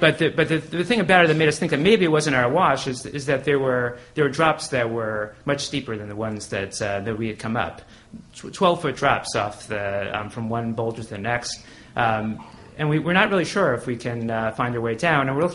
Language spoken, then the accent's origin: English; Brooklyn, New York, United States; two Jewish people from Brooklyn, and it's a camping story. And so, you know, growing up in Brooklyn